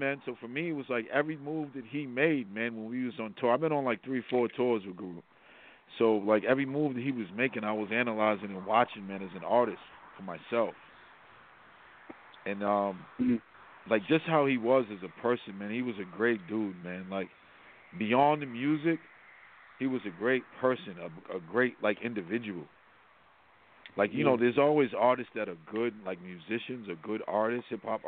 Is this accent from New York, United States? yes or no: yes; New York City, New York, United States; also born or lived in Massachusetts; I grew up in New York and then moved into Massachusetts.